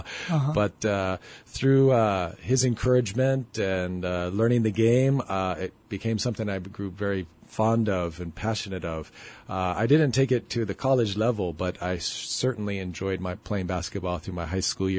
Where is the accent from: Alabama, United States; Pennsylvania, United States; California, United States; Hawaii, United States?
Hawaii, United States; Well, when I got here, I was in the 5th grade, and I entered the public school system